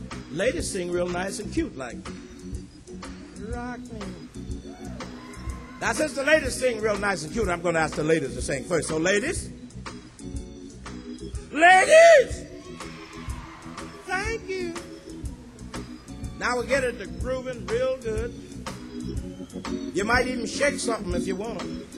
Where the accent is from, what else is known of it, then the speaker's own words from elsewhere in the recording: Indianola, Mississippi, United States; but I'm from Indianola, Mississippi. And when I was leaving home, I heard some of my friends call out to me.